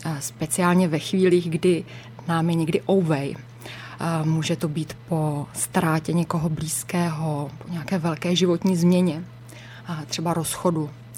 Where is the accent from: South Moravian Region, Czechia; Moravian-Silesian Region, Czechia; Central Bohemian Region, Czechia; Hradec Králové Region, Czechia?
Central Bohemian Region, Czechia; Mladá Boleslav; můj úplně první kurz nebyl v Mladé Boleslavi, ono to zrálo nějakou dobu, než jsem dostala odvahu vrátit se do svého rodného města, kde mě všichni znají